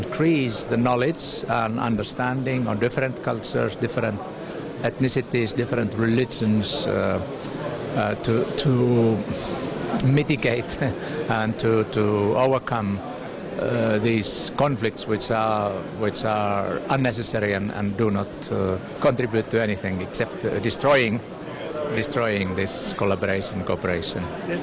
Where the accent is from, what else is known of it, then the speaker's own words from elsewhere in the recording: Finland; from Finland.